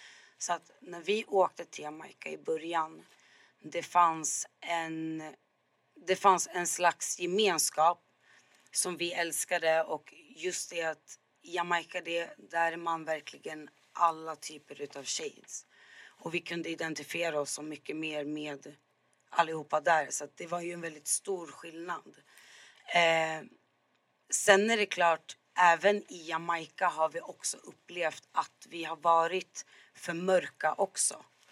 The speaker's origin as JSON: {"language": "Swedish", "town": "Uppsala", "region": "Uppsala County", "country": "Sweden", "said": "Jag och Vendela, vi är från Uppsala. Jag har oftast varit bland den enda svarta under stora delar av min tonårsperiod."}